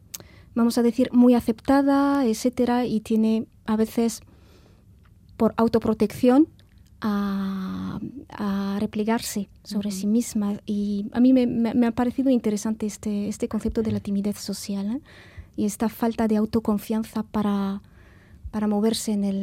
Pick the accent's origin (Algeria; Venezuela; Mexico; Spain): Algeria; personalmente yo vengo de Argelia